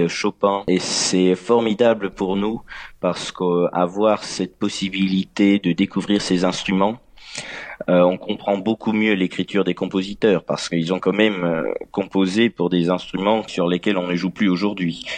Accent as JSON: {"language": "French", "town": "Saint-Cloud", "region": "Île-de-France", "country": "France", "tie": "born there", "said": "Je suis né à Saint-Cloud, près de Paris, et j'ai commencé le piano à l'âge de 5 ans."}